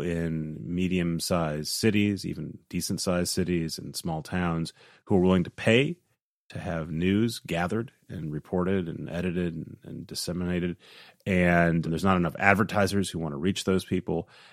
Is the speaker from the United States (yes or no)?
yes; Midwest, United States; And then I think of growing up in the Midwest, in the U.S.